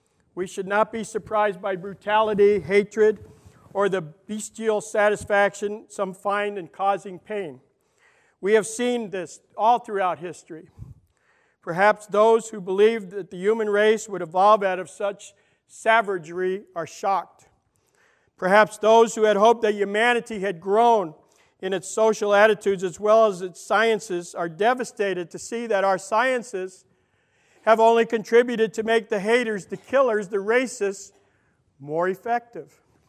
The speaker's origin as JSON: {"language": "English", "town": "Brooklyn", "region": "New York", "country": "United States", "said": "I'm from Brooklyn, I don't speak very well."}